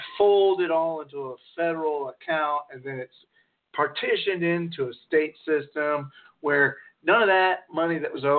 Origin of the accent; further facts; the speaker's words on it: New England, United States; I come from New England, and when the spring came, the ground thawed, the snow was off, we'd be playing marbles.